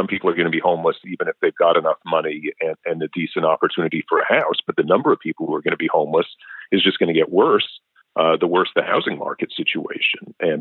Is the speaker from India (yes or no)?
no; New York City, New York, United States; born or raised there